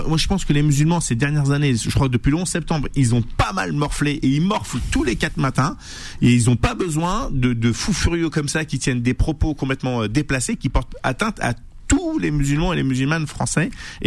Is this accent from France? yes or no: yes; France; Moi, je suis français.